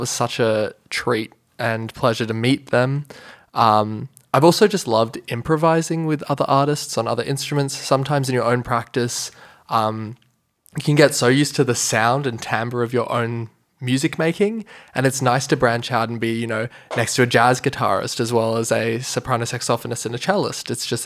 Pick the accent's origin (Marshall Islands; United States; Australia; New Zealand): Australia; Sydney, New South Wales; now in Brisbane, Australia; I'm currently living and performing in Mianjin, Brisbane, but I'm originally from Gadigal land, Sydney